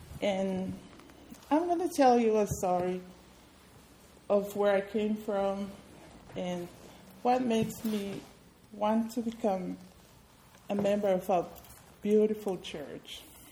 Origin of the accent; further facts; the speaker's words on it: Tonga; So Sunday is really a day of worship and rest in Tonga. I grew up in the Methodist Church, and in our church, we have three services on Sunday. My family goes to all three every Sunday. I still remember when I was a little girl